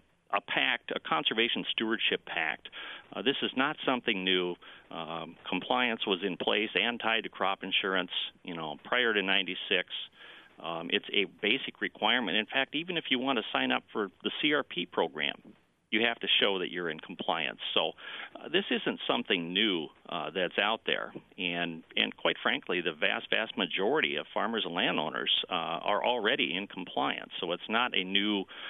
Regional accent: Iowa, United States; growing up in Iowa, the fall pheasant hunt was a special event as friends and family would gather.

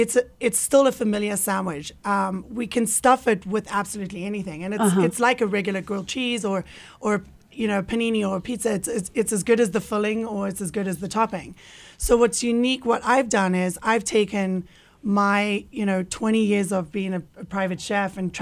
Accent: South Africa; I'm from South Africa, and this is actually a sandwich that, funnily enough, I've been having since I was a kid.

